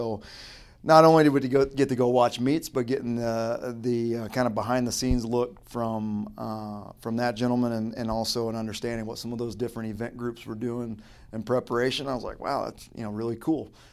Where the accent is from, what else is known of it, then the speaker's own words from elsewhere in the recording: Baton Rouge, Louisiana, United States; now in Las Vegas, United States; You know, growing up, I grew up in the South, Louisiana, Baton Rouge, Louisiana, and played just about every sport as a kid traditionally that Americans play.